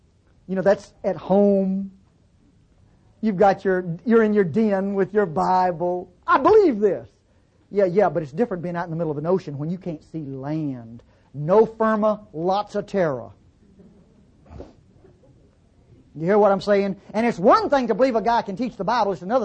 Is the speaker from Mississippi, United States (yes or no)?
yes; Mississippi, United States; But you got to remember, I'm from North Mississippi.